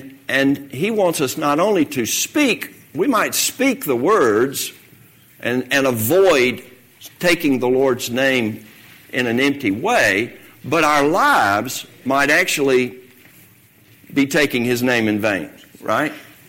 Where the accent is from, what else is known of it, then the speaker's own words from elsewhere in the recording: Hayville, United States; when I was growing up in the Baptist church in Hayville, they had pictures of Jesus.